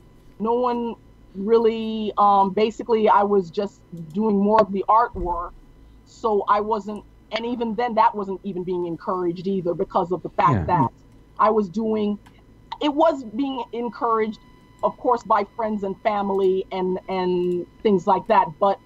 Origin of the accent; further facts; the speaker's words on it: New York City, New York, United States; and because I was in, I'm originally a New Yorker, and.